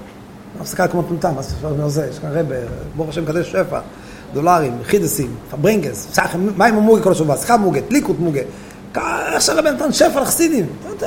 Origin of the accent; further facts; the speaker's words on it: Jerusalem, Jerusalem District, Israel; אני מירושלים, יש לנו כל מיני גילויים בירושלים.